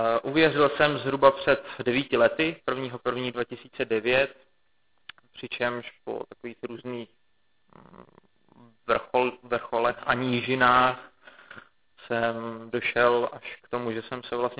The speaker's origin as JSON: {"language": "Czech", "town": "Liberec", "region": "Liberec Region", "country": "Czechia", "said": "Původem já jsem z Liberce"}